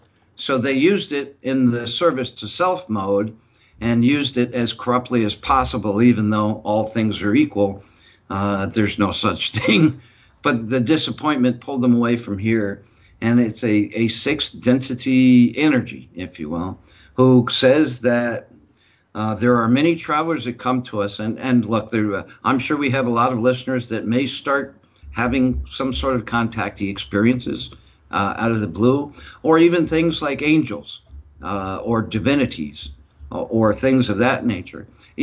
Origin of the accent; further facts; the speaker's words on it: England, United Kingdom; sometimes as an English guy, you know, I kind of get a kick out